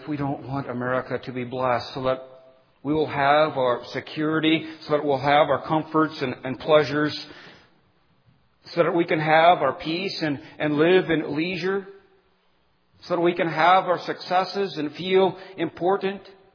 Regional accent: United States; I'm an American and I love my country. I love to come across the border and to hear welcome home. I'm an American.

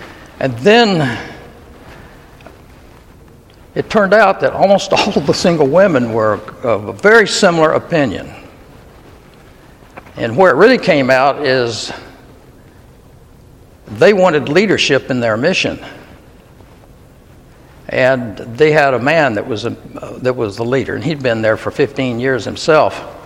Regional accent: the South, United States; I was raised in the South in the 1940s, 50s, and 60s

